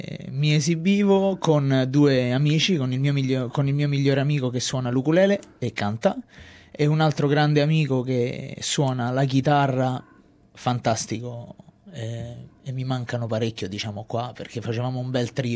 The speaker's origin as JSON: {"language": "Italian", "town": "Latina", "region": "Lazio", "country": "Italy", "moved": "as an adult", "lives_now": "Australia", "said": "Sono di Latina e ho 32 anni, faccio lo chef di professione. In Australia ormai da febbraio 2013, quindi 3 anni e mezzo"}